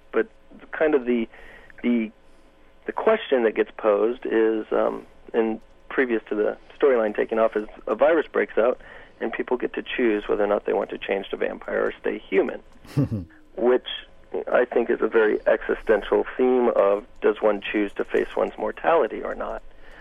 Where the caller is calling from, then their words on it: Portland, Oregon, United States; Portland, Oregon.